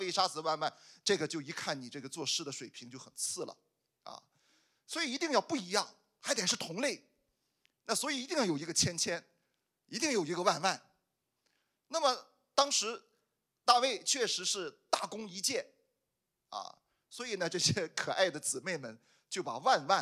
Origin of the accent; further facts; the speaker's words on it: China; 我们中国人特别容易理解，因为我们中国的诗词也是这样的